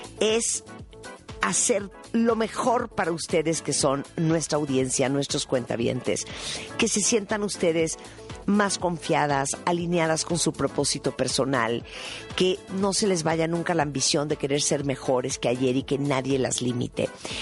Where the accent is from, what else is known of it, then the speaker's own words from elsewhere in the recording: Mexico; Cada vez que estoy en Estados Unidos y que digo que soy de México, me dicen, ¿de dónde?